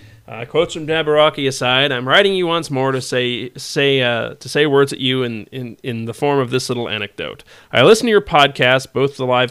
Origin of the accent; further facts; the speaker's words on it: United Kingdom; now in St. Catharines, Canada; I'm a Brit who married a Canadian girl, and although our family migrated to St. Catharines, my job didn't.